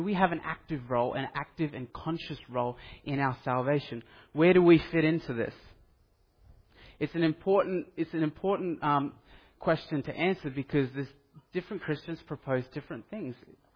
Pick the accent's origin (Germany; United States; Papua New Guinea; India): Papua New Guinea; I grew up overseas in Papua New Guinea. My parents were missionaries over there.